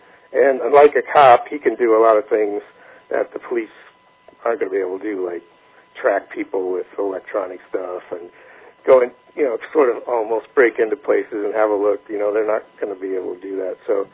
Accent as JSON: {"language": "English", "town": "Lake Park", "region": "Iowa", "country": "United States", "tie": "born or raised there", "said": "Tom and Hillary go to Okoboji, and they meet Tom's father, who lives in my hometown, Lake Park."}